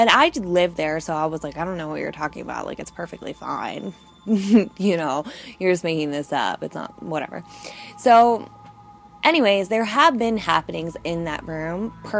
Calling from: Florida, United States; I'm calling from Central Florida.

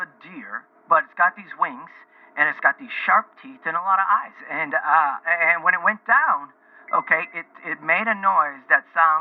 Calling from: Bishop, California, United States; Hello, y'all. … I'm calling from Bishop, California.

